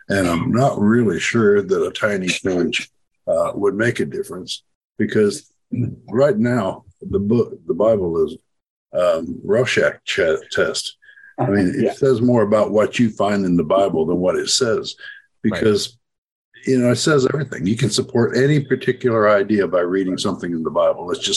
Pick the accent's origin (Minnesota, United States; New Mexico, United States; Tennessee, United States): Tennessee, United States; West Tennessee.